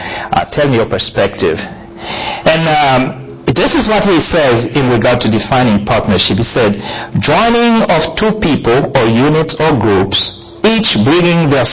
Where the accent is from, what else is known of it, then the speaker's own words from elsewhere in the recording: Haiti; a friend of mine, I grew up in Haiti, is now, we got saved in the same youth club.